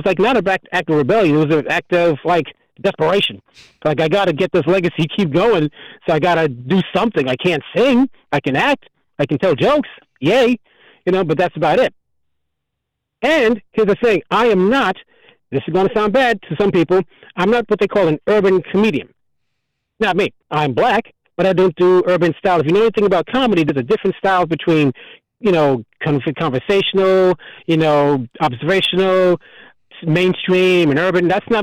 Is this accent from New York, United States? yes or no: no; New Jersey, United States; That's inflection, but to me, it's number one because I'm from Jersey.